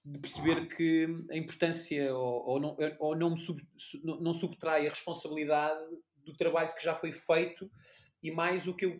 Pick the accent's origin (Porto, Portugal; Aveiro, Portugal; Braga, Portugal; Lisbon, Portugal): Lisbon, Portugal; Sintra; criativa da malta de Sintra, porque eu sou de Sintra.